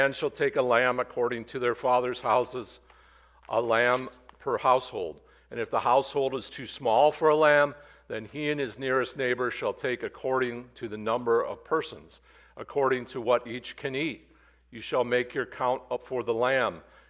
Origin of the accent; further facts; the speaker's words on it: Oregon, Illinois, United States; I grew up in Oregon, Illinois, a town that was about this size, maybe a little bigger at the time.